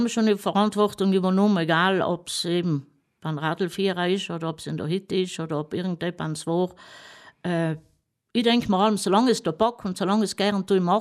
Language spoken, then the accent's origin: German; South Tyrol, Italy; Wir sind im Grunde genommen sind wir Italiener, von Staat her, aber wir fühlen uns als Südtiroler.